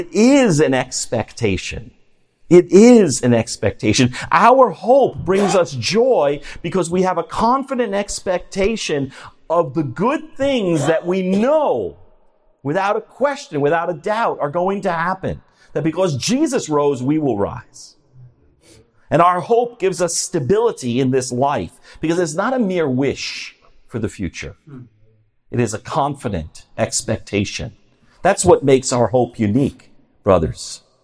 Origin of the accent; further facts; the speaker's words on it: New York City, New York, United States; Sorry for you guys from the Bronx, but I grew up in Queens.